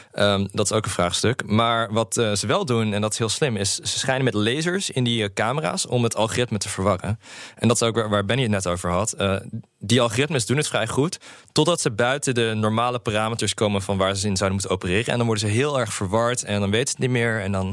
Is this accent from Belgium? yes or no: no; United States; Dutch is a second language; Ik ben ook Amerikaans, ja.